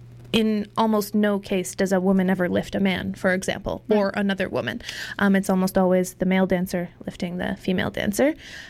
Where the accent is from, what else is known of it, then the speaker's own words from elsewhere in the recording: Barrie, Ontario, Canada; now in Toronto, Canada; I'm from Toronto, Ontario. Been living there for the last 12 years. I grew up in a smaller town north of Toronto called Barrie.